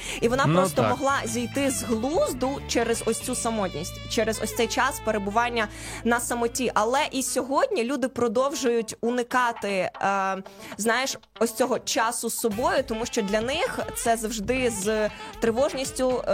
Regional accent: Vinnytsia, Vinnytsia Oblast, Ukraine; коли я переїхала в велике місто, для мене це був величезний виклик, тому що я з Вінниці. І коли ти переїжджаєш, ну, Вінниця – це розвинене місто, але воно маленьке, знаєш, там ми всі один одного знаємо

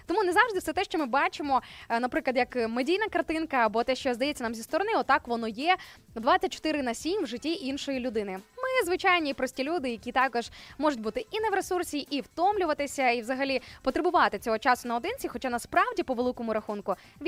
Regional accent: Sarny, Rivne Oblast, Ukraine; Зі мною на зв'язку навіть моє рідне місто Сарни. Уявляєте, Рівненщина на зв'язочку.

